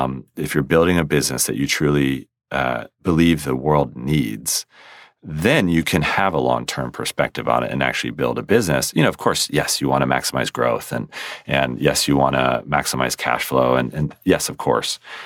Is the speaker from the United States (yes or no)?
yes; United States; born there; And I was born in America, you know, and I was born to parents who, you know, didn't get divorced.